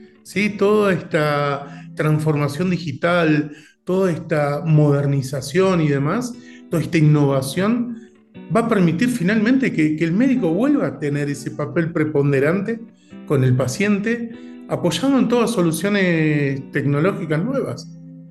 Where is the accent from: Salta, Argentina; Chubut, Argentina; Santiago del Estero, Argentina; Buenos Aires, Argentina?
Buenos Aires, Argentina; moved away as an adult; now in Colombia; vale la pena aclarar que soy de Buenos Aires, por si no se notó el tono, luego me vine para Colombia hace casi 3 años